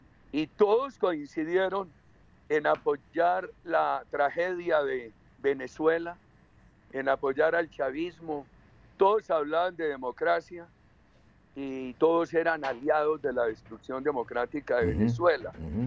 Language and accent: Spanish; Colombia; En mi país ha habido ese apoyo a un proyecto socialista sumamente peligroso